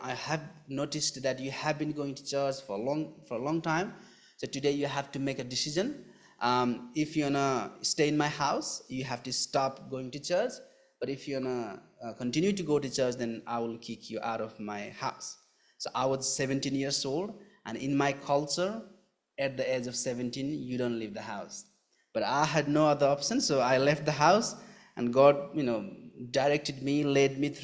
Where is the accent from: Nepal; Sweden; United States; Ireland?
Nepal; English is a second language; I'm originally from Nepal, but I live here